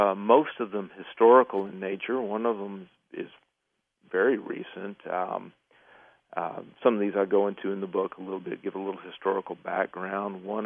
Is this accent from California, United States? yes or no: no; Texas, United States; It's an animal that where I grew up in East Texas, it was just, everybody just knew they were real.